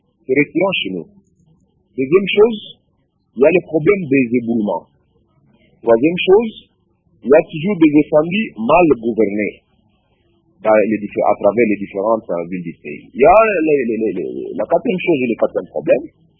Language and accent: French; Ituri, DR Congo; lorsque je rentre chez moi en Ituri